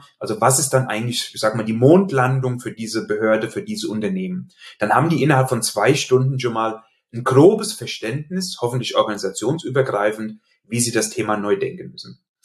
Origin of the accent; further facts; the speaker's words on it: Hesse, Germany; accent: Hessian; An meinem Dialekt, den ich nicht schaffe, ganz zu verbergen, hast du sicherlich gemerkt, dass ich in Hessen beheimatet bin. Ich wohne in Limburg an der Lahn.